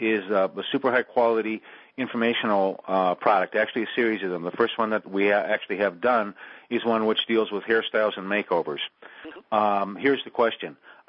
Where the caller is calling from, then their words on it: Yelm, Washington, United States; I'm calling from Yelm, Washington.